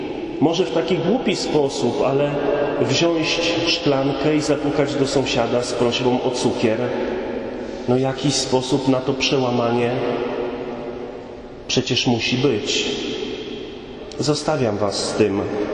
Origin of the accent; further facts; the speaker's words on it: West Pomeranian Voivodeship, Poland; ja urodziłem się i wychowałem w takiej małej wiosce, niedaleko Sławna na Pomorzu. Wiem, że w tej parafii są ludzie, którzy Sławno znają. I w tej mojej wiosce dzisiaj mieszka może 700, może 750 ludzi.